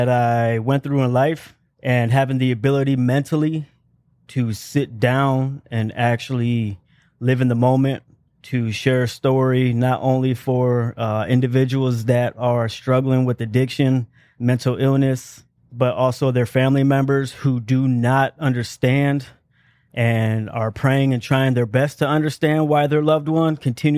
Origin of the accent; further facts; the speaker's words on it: Virginia, United States; also born or lived in Phoenix, United States / Europe; My father was in the Air Force, and we moved to Virginia, Langley, down in southern region of Virginia. Went to Europe in the early 80s for 4 years